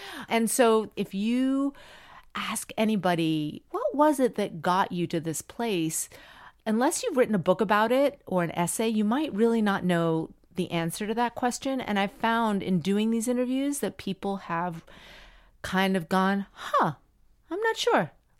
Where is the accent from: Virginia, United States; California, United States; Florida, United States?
Florida, United States; Miami; I was growing up in Miami and I was a Latina. And I actually didn't realize that not everyone was Cuban around me. I didn't grow up as a minority. I grew up in Miami and everyone spoke Spanish.